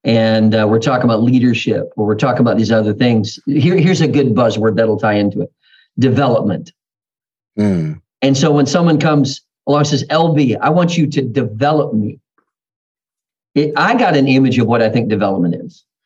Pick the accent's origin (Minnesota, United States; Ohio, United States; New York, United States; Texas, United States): Minnesota, United States; I was born and raised in Minnesota, and so I didn't see the ocean till I was 25 years old.